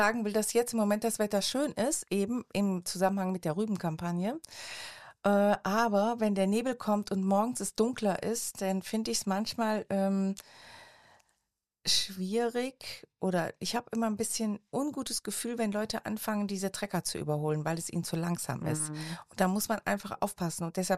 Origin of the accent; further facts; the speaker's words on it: Heinsberg, North Rhine-Westphalia, Germany; Ich komme ja aus der Heinsberger Ecke.